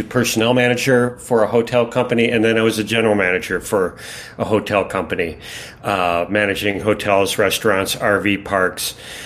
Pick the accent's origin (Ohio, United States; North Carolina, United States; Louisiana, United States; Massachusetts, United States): Ohio, United States; Cleveland; born there; now in Montana, United States; I was born in Cleveland, Ohio. Didn't really have a choice in that. And in fact, if I had that choice, Cleveland. But anyway, I moved to Montana in 1982.